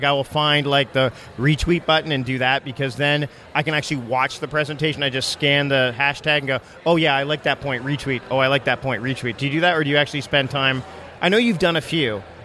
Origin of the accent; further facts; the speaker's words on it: Canada; Like, I don't have a Spanish accent. Uh-huh. As Canadian as they come.